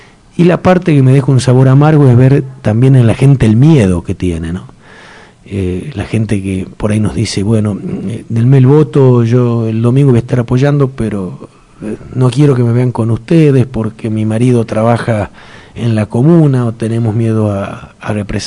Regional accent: Yerba Buena, Tucumán, Argentina; si bien soy de acá, de Yerbabuena

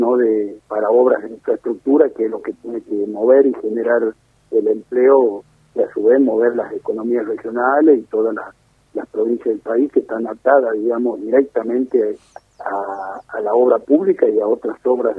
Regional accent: Argentina; ir al súper, como cualquier argentino, la verdad es que uno palpa cuál es este nivel de inflación

